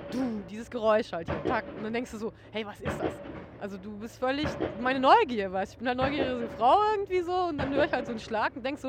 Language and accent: German; Berlin, Germany; Als Berliner bin ich ja mehr so dagegen, dass hier noch mehr gebaut wird.